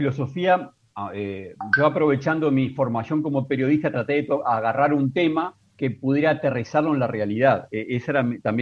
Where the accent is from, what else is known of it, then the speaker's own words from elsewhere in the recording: Uruguay; also born or lived in Bogotá; now in Washington, United States; yo salí de Uruguay en el año 2014, o sea que soy un migrante, primero en Bogotá, donde estuve 4 años, y ahora en Washington, donde estoy desde el año 2018.